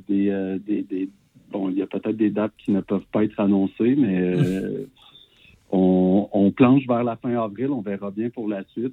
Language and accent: French; Victoriaville, Quebec, Canada; now in Montreal, Canada; moi et Marc-Antoine au drum, on vient tous les deux de Victo.